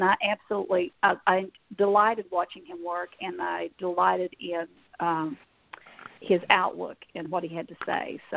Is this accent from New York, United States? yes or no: no; Kentucky, United States; I'm all over the board because I grew up in Eastern Kentucky.